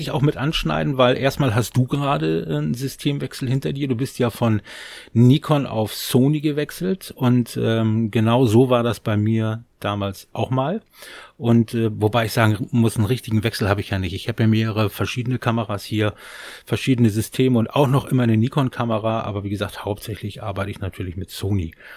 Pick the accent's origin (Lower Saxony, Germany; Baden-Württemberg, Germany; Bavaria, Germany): Lower Saxony, Germany; Bramsche; ich komme aus Bramsche bei Osnabrück.